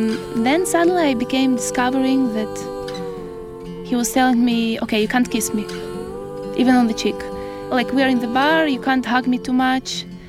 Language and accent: English; Ukraine; I have to say, yeah, I'm from Ukraine, to invent all these fake stories to remember what was back in Ukraine.